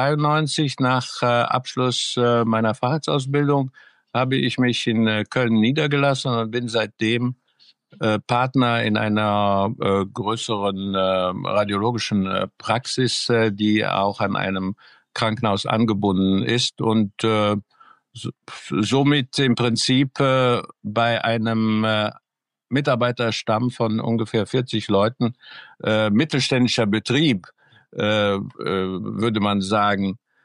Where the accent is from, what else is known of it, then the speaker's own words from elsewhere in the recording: Cairo, Cairo Governorate, Egypt; moved away as an adult; now in Cologne, Germany; zunächst bin ich in Kairo geboren und zwar von zweiter Generation sozusagen von meinem Vater und dritter Generation von meiner Mutter.